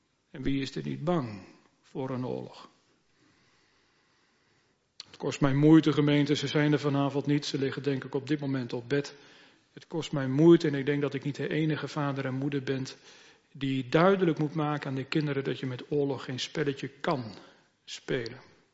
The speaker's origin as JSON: {"language": "Dutch", "town": "Harderwijk", "region": "Gelderland", "country": "Netherlands", "tie": "born or raised there", "said": "Bij het woord markt heb ik altijd het beeld van de markt voor ogen van de plaats waar ik opgegroeid ben, Harderwijk."}